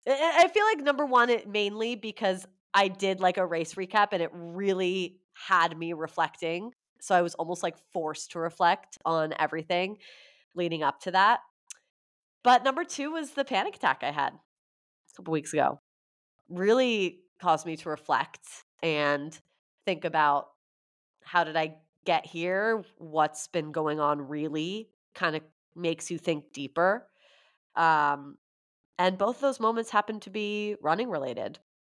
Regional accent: Canada; I was like, Trang, I'm Canadian. I didn't learn this history.

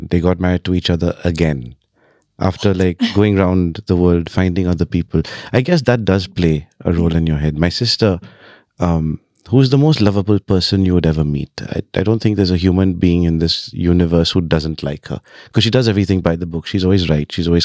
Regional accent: London, United Kingdom; now in India; And now I find myself moving back to London, which is where I studied and grew up in.

